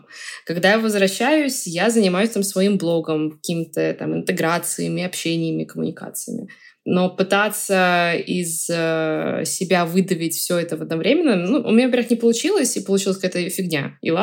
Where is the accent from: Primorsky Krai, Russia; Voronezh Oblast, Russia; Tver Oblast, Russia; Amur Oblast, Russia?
Amur Oblast, Russia; born there; also born or lived in Stavropol / Saratov; я родилась на Дальнем Востоке, в Амурской области. Жили мы то в Ставрополе, то в Подмосковье, то в Саратове, то еще где-то.